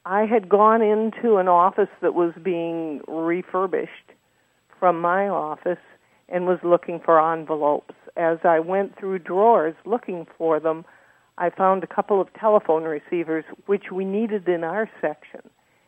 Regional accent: Minneapolis, Minnesota, United States; No. I grew up outside Minneapolis.

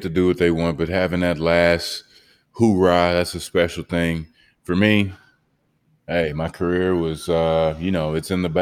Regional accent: Texas, United States; now in Miami, United States; And I mean, people think I'm from Miami, you know. It's like I have to remember now I'm from Texas, bro.

